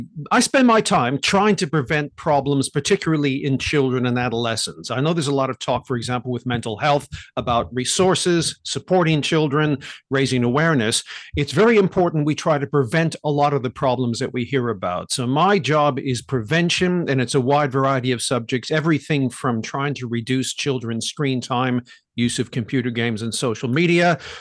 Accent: United States; I noticed as an American

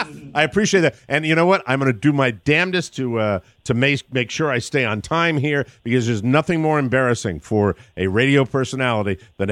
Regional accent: Connecticut, United States; That is my first question because I'm from Connecticut, and I was curious about that.

